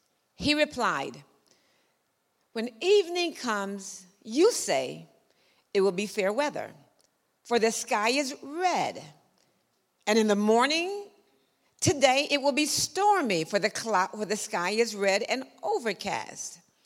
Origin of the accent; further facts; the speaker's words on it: Sioux Falls, South Dakota, United States; I told you I'm from South Dakota, where God lives too, Sioux Falls. It's a great place.